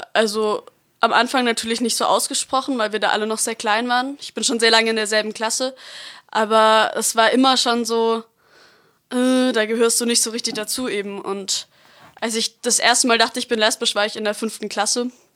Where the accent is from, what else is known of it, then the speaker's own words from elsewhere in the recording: Freiburg, Baden-Württemberg, Germany; bin 16 Jahre alt, ich lebe seit ich geboren bin in Freiburg und bin Schülerin an der Paula-Fürst-Schule.